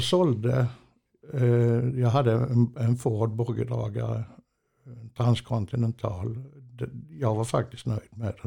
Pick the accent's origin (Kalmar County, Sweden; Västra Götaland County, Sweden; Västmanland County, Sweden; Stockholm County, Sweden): Kalmar County, Sweden; Kalmar; för jag kommer från Kalmar och bott där sedan 1960.